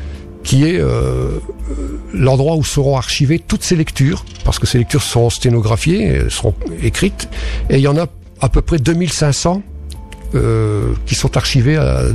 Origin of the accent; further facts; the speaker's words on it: Douai, Hauts-de-France, France; born there; Oui, pas exactement, mais je suis né à Douai.